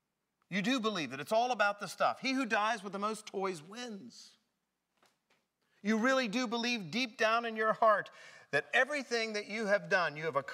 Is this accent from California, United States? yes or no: no; Pennsylvania, United States; she was very chagrined when she found out that I was from Pennsylvania